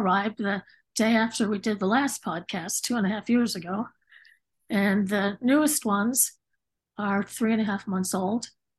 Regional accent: Phoenix, Arizona, United States; also born or lived in Fort Wayne, Indiana / upstate New York; I was born in Fort Wayne, Indiana, so technically I'm a Hoosier. Family moved to upstate New York, and then when I was in first grade, we moved to Arizona. So I actually grew up in Phoenix and Scottsdale.

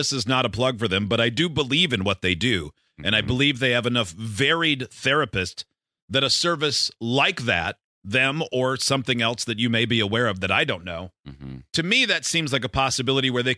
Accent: Michigan, United States; also born or lived in Arkansas; I'm a retired firefighter from Arkansas, and I now live in my hometown in the Upper Peninsula of Michigan.

